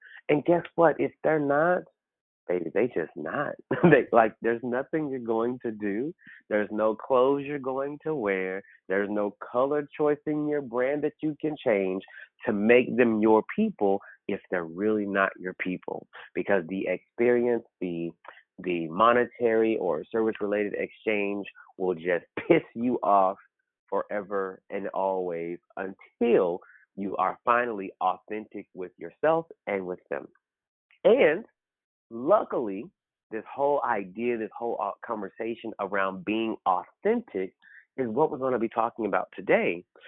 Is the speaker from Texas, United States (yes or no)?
no; Oklahoma, United States; I'm from Oklahoma. So when you're brought from Oklahoma, you speak when you enter a room.